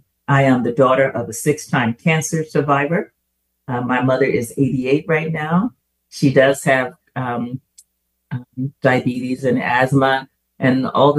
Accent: Mobile, Alabama, United States; When I grew up in Mobile

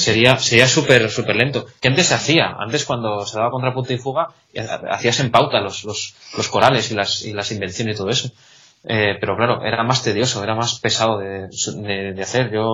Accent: Salamanca, Castile and León, Spain; moved away

